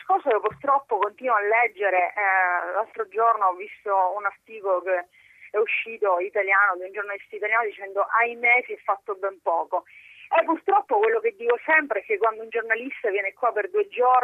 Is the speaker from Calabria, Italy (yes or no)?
yes; Calabria, Italy; Ma lo dico anche per il meridione, per la mia terra, per la Calabria.